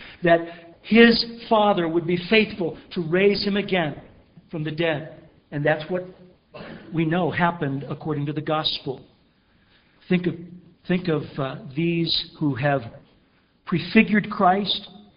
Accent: Quinter, Kansas, United States; I grew up in Quinter, Kansas. Some of you know about Quinter. It's a great metropolis in northwest Kansas.

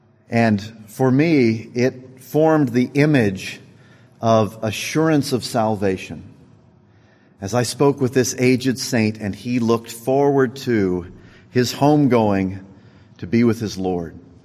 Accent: Winchester, Kansas, United States; When I was a young man growing up in Winchester, Kansas

